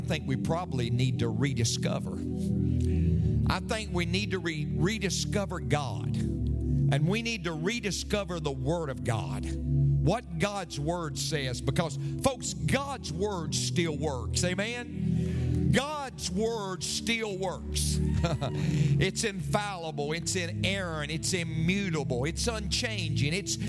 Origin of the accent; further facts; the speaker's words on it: McMinnville, Tennessee, United States; born there; I found out from this birth certificate, what I already knew, that I was born in Warren County General Hospital in McMinnville, Tennessee.